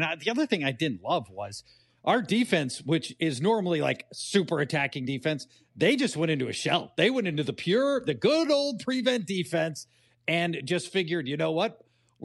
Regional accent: Minnesota, United States; I'm from Minnesota. I think the bubble's going to burst because it usually does.

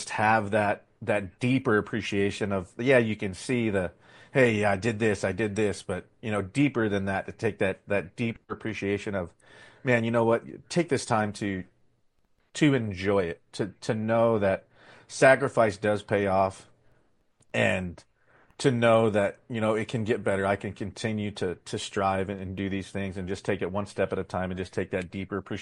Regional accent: Nebraska, United States; I was like, hey, I come from Nebraska. I don't know what's going on here.

